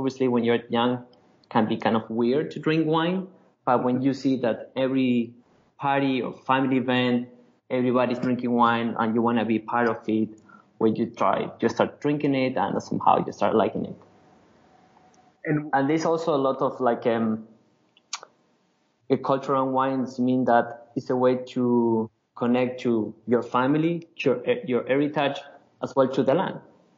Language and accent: English; Mendoza, Argentina; English is a second language; now in Canada; I'm not from Canada, as everybody can tell by the accent. I'm from Argentina, from Mendoza, wine country.